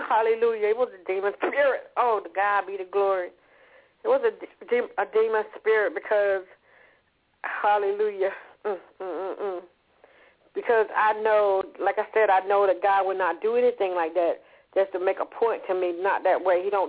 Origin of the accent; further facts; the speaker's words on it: North Carolina, United States; Yes, ma'am. I'm from North Carolina.